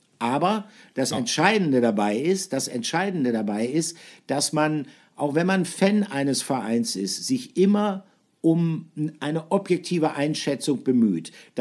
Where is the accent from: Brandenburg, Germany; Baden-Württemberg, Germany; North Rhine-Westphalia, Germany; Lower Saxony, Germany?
North Rhine-Westphalia, Germany; Bielefeld; Ich komme aus Bielefeld, ich bin Ostwestfale.